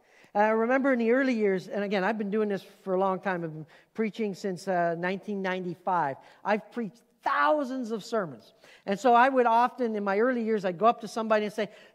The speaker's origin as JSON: {"language": "English", "country": "Canada", "tie": "born or raised there", "lives_now": "United States", "said": "Since the mid-80s, I've been a part of church life in two different countries. I grew up as a Canadian in Canada."}